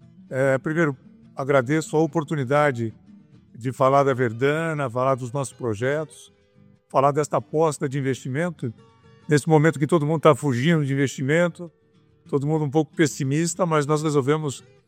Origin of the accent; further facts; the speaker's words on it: Itatinga, São Paulo, Brazil; Eu nasci no interior, eu nasci com a bota do barro, no campo, nasci em Itatinga, uma cidade pequena no interior de São Paulo, onde eu cresci. Saí para fazer o ensino secundário aqui numa cidade vizinha, em Botucatu. Depois fui para São Paulo para fazer engenharia química.